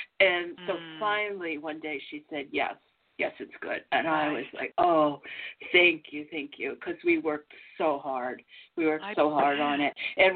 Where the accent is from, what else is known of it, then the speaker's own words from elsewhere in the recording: Massachusetts, United States; accent: Massachusetts; That's my Massachusetts accent.